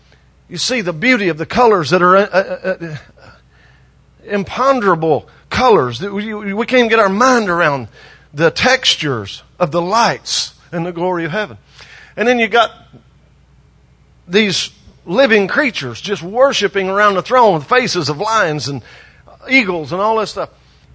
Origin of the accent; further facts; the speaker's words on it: Nashville, Tennessee, United States; I'm from Nashville, Tennessee, a city that evolves around self-promotion.